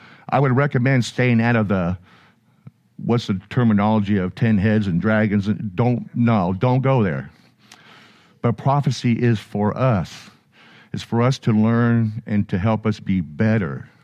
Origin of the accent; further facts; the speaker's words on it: California, United States; But we're both from California. We're both from the beach.